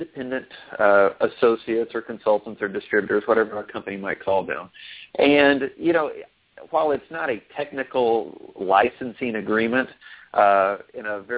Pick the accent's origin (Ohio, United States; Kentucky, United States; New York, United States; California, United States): Kentucky, United States; moved away as an adult; now in Dallas, United States; well, I grew up in Kentucky